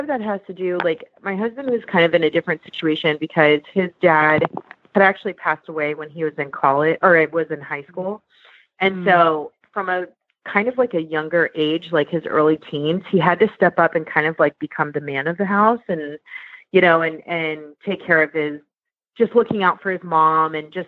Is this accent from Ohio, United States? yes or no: no; Delaware, United States; moved away as an adult; now in California, United States; So, I am originally from Delaware. I was born and raised there. And I have one brother. My mom and dad did a good job raising us in such a small state. And anyway, I moved out to California when I was about 19, so about 10 years ago.